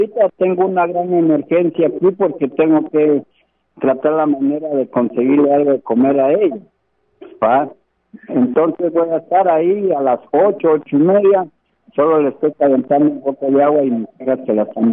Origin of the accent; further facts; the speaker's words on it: Guatemala; por haberme puesto atención como guatemaltecos que somos